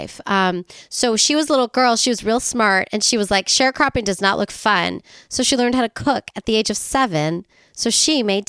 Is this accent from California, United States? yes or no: no; Leesville, South Carolina, United States; From Leesville, South Carolina. I'm from the South.